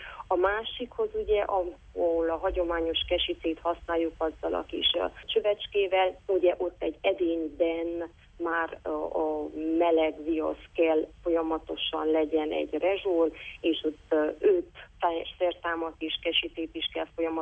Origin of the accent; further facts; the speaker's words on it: Székelyszentmihály, Harghita, Romania; now in Oradea, Romania; ugyanis én Székelyszentmihályról származom, és úgy alakult, hogy a férjem nagyváradi